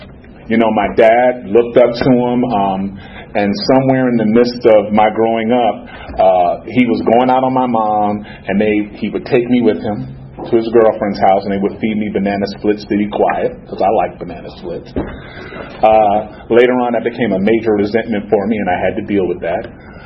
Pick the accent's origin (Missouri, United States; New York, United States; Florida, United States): New York, United States; born there; Basically, I was born in New York. Came from a decent family.